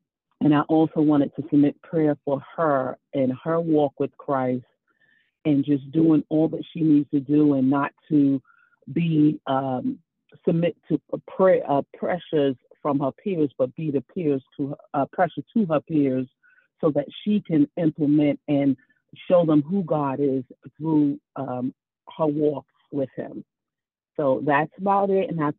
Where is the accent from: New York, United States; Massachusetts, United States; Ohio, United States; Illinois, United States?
New York, United States; now in Maryland, United States; I'm from Maryland. And well, I'm from New York, but I live in Maryland.